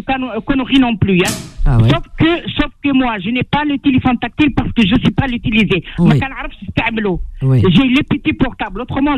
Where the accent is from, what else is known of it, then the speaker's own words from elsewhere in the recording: Ajaccio, Corsica, France; sur Ajaccio, chez nous, en Corse